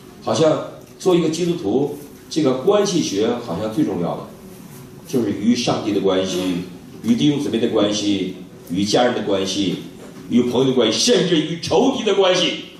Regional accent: China; 那我们中国人比较灵活，说不信了

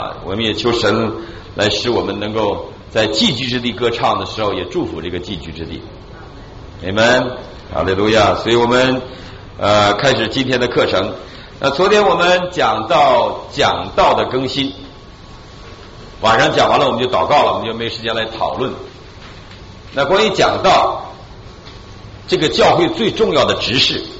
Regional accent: China; now in United States; 作为中国人，我常常想到我们小的时候读过毛泽东的一个纪念白求恩

